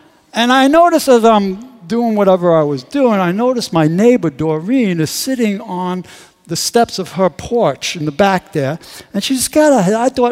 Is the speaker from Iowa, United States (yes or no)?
no; New York, United States; I'm a New Yorker, okay? And I grew up, you know, this is what is ingrained in my mind.